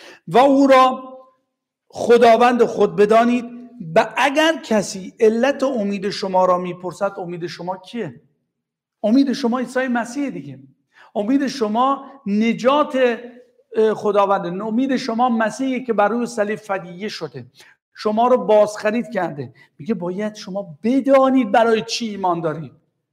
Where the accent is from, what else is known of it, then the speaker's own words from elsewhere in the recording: Iran; بعد صحبت سر این شد که تو از کجا هستی؟ گفتم من ایرانی هستم.